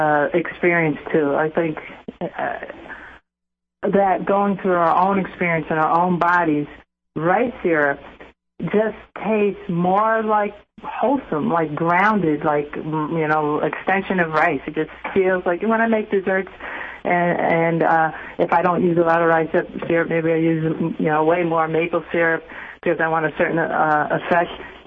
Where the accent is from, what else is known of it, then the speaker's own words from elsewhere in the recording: Staten Island, New York, United States; I mean, when I grew up in Staten Island in the 60s, like, I didn't have tofu around.